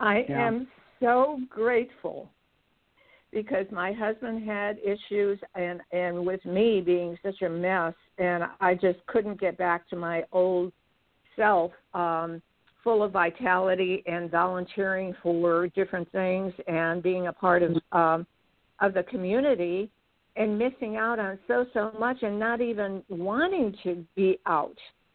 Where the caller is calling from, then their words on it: California, United States; I'm in Central Coast, Californi